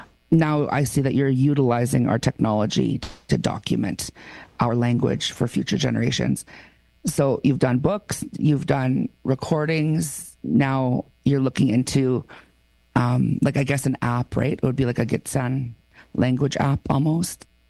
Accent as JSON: {"language": "English", "town": "Winnipeg", "region": "Manitoba", "country": "Canada", "tie": "born or raised there", "said": "I'm half Cree, half Gitsan. Growing up in Winnipeg, I only learned in the summer when we'd visit or Christmas with my mom. My mom would teach me, a few words. So I know basic children's words"}